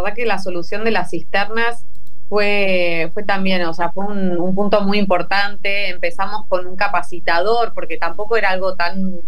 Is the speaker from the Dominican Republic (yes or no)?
no; Buenos Aires, Argentina; now in Chaco, Argentina; yo soy de provincia de Buenos Aires, ahí me crié, estudié, nací y todo, y después, bueno, también porque necesitaba trasladarme, me mudé a Capital para estudiar y trabajar. Ahí pasé, digamos, los últimos años antes de venirme a vivir acá a Chaco.